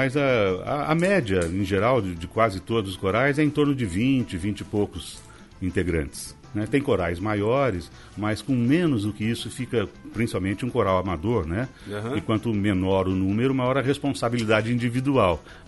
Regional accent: Taubaté, São Paulo, Brazil; born there; now in Cuiabá, Brazil; Porque eu nasci em Taubaté, né? No interior de São Paulo.

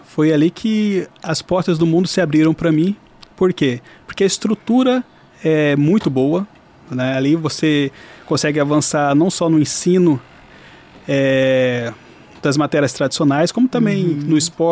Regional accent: Cuiabá, Mato Grosso, Brazil; Minha infância foi toda ali no Porto, né?

